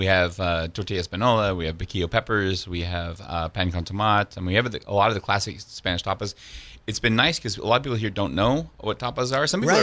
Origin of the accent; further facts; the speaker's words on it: Sydney, New South Wales, Australia; also born or lived in Nevada, United States / Czechia; I lived in Czechia briefly as well, but I went to high school in Australia.